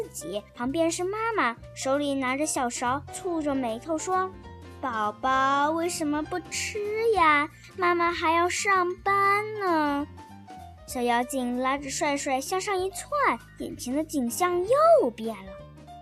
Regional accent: Jingmen, Hubei, China; 我是来自湖北荆门的

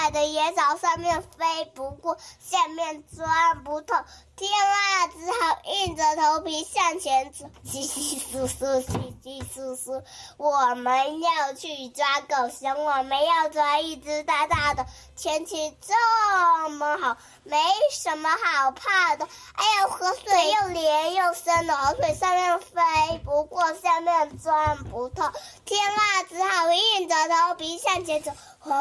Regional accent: Chaozhou, Guangdong, China; 今年6岁了，我来自潮州，

